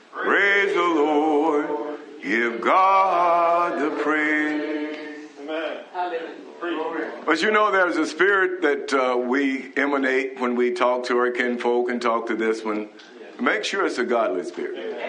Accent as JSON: {"language": "English", "country": "New Zealand", "said": "Not because I'm from New Zealand."}